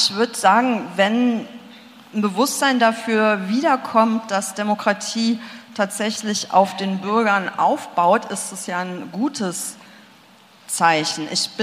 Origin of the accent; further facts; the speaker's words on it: Bonn, North Rhine-Westphalia, Germany; Ich komme, wie Sie erwähnt haben, weil Sie ja auch herkommen, aus Bonn. Ich bin sozusagen ein Kind des Bundestags.